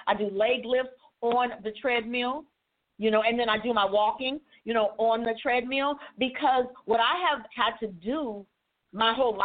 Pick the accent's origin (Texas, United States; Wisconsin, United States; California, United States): California, United States; I grew up in Cali and a lot of that time in Northern California. And back then, Fresno was the raisin capital of the world.